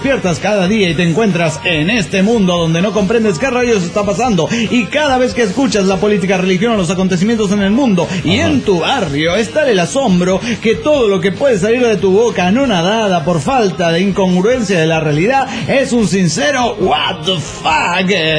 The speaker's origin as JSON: {"language": "Spanish", "region": "Cochabamba", "country": "Bolivia", "said": "de Cochabamba, Bolivia."}